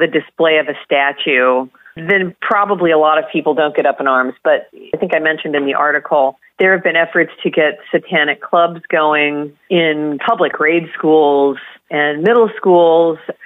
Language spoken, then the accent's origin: English; Illinois, United States; I'm in Indiana. I'm from Illinois.